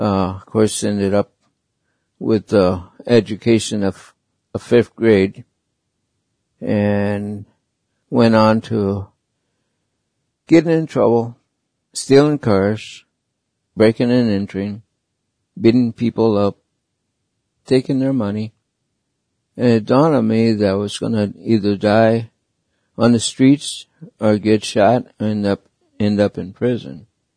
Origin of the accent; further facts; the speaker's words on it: United States; I am from the Navajo Nation.